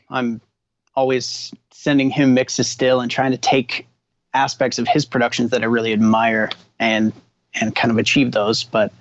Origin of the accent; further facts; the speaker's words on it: Winnipeg, Manitoba, Canada; Originally, I'm from Winnipeg, and my parents met up there.